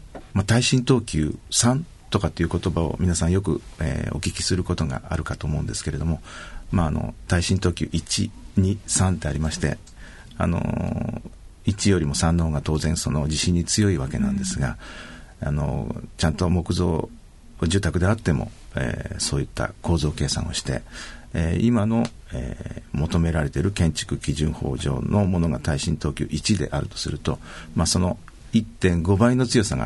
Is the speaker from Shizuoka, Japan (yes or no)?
yes; Shizuoka, Japan; まあ二人とも静岡の出身なんですが、まずその妻も東京で仕事してまして。